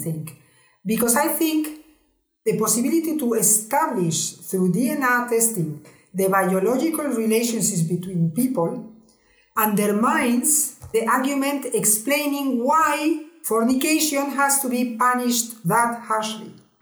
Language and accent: English; Spain; Also, I am Spanish. I grew up in a Catholic family. I was raised and socialized in the Catholic religion and culture.